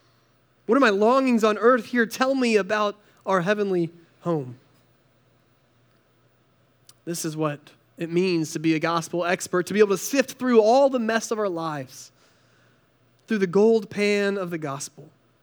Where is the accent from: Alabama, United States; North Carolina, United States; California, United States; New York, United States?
North Carolina, United States; I grew up in North Carolina, and every elementary schooler in North Carolina goes gold panning on a field trip.